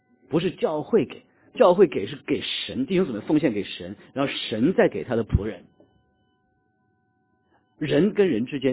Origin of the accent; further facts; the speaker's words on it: China; 因为我自己是从国内大陆来的